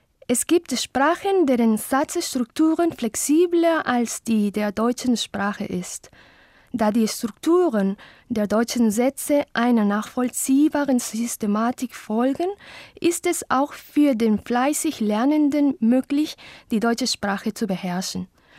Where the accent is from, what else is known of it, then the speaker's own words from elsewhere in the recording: Lima, Peru; German is a second language; Ich komme aus Lima, Peru. Ich arbeite als Spanisch- und Deutschlehrerin an der Deutschen Schule Alexander von Humboldt in Lima.